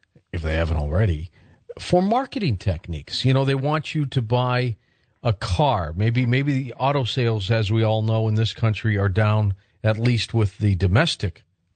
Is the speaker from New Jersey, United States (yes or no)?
no; Detroit, Michigan, United States; I remember years ago, growing up in Detroit